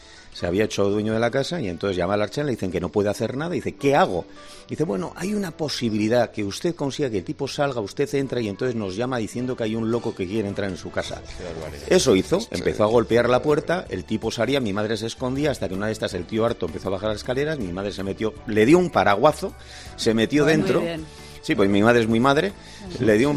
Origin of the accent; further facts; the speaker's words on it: Bilbao, Basque Country, Spain; consiguió abrir Bilbao y hacer que gente que tenía un poquito de miedo a ir a nuestra tierra, a mi tierra, fuera, porque a través de su casa entraban en nuestra ciudad y en nuestra tierra.